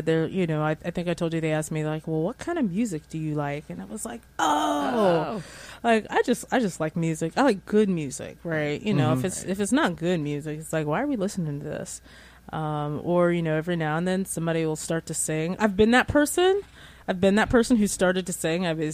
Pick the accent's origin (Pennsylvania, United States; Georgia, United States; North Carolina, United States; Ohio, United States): North Carolina, United States; but I'm from the Outer Banks. So it feels like I'm at home whenever it's, you know, whenever it's like, oh, wow.